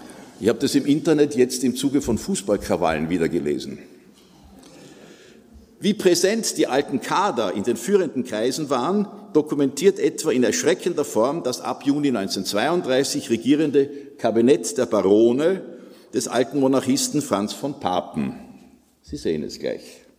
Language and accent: German; Austria; Und hoffe, dass ich als Österreicher Deutschland nicht zu sehr beschmutze.